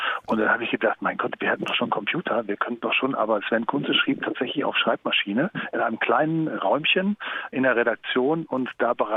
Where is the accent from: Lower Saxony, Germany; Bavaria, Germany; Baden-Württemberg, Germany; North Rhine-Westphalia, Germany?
North Rhine-Westphalia, Germany; Dortmund; ich ja als Dortmunder auch dem BVB immer die Daumen gedrückt habe.